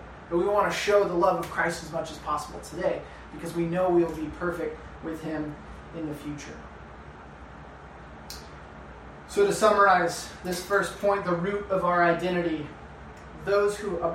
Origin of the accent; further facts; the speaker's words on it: Hanford, California, United States; growing up in Hanford in the Valley, there's fog all the time.